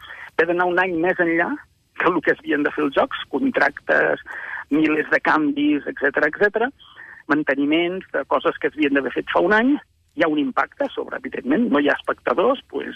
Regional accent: Barcelona, Catalonia, Spain; com a català i barceloní

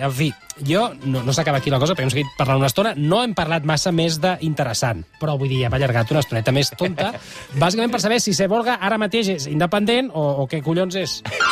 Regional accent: Catalonia, Spain; Io siamo della Catalonia perché Catalonia e Seborga a germanati per la indipendenza.

